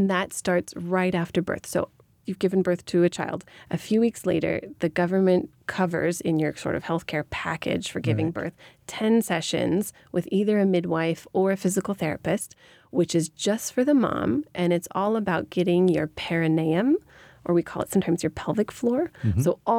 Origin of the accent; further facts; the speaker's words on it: United States; I think it's the growing up in America and with the kind of entrepreneurial parents that I have